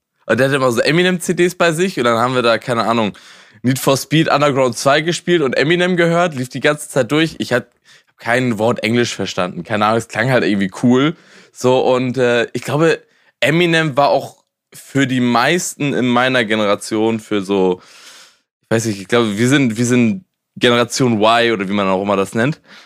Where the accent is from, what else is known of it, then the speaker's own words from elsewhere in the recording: Schleswig-Holstein, Germany; ich komm aus dem Schleswig-Holsteiner Raum, so Hamburg war das nächstbeste für uns.